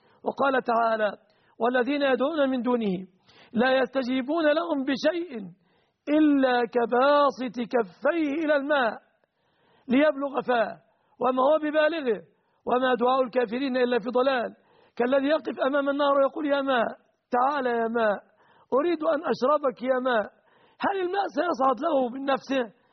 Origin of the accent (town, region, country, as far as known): Egypt